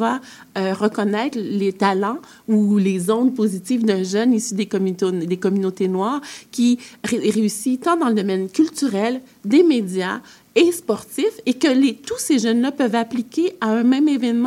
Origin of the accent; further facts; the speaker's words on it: Alma, Quebec, Canada; moi, j'ai grandi à Alma, au Lac-Saint-Jean.